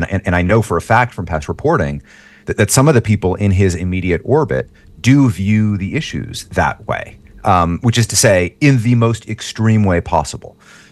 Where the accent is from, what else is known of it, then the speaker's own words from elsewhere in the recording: New York, United States; even in my home state of New York